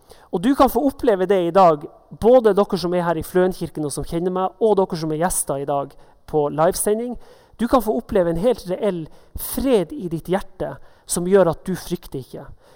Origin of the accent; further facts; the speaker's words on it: Northern Norway, Norway; Men spesielt hjemme i Nord-Norge, og det var mørketid på vinteren